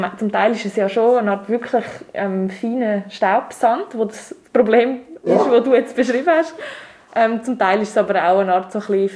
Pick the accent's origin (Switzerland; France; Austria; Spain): Switzerland; Also bei uns in der Schweiz erhalten sich jetzt im normalen Boden, wie jetzt eben in Basel, natürlich kaum Textilien oder nur sehr wenige Hinterlassenschaften.